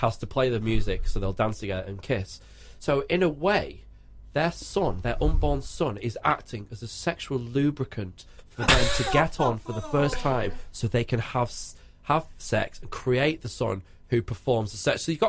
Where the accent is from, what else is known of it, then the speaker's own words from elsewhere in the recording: Bolton, North West England, United Kingdom; growing up in Bolton, mate, in 1995, it was a bit of a thing then as well. even though I was 10 years old then.